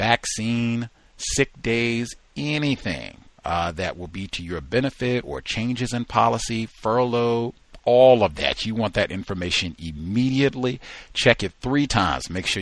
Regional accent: the South, United States; now in Seattle, United States; I grew up on the East Coast in the South, so I was accustomed to seeing Kroger

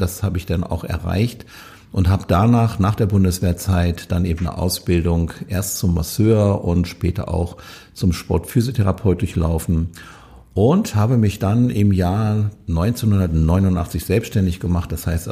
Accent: Hanover, Lower Saxony, Germany; Ich bin hier in Hannover geboren und ich lege auch Wert darauf, dass ich in Linden groß geworden bin. Das ist ja immer noch mal so eine kleine Auszeichnung dazu. Ich bin 1955 auf die Welt gekommen.

